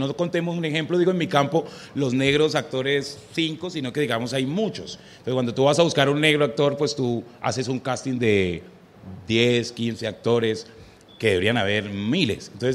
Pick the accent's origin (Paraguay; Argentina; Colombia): Colombia; una persona que me he hecho en Colombia, o sea, soy negro, y he logrado, digamos, hacer un buen trabajo en mi país y también sentir una reciprocidad en mi país.